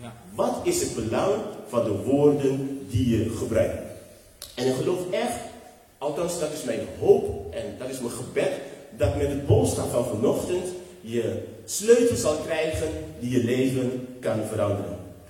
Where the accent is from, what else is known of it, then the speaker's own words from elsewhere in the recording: Curaçao; now in Netherlands; ik ben geboren en getogen op Curaçao. En ik woon al best lang hier in Nederland.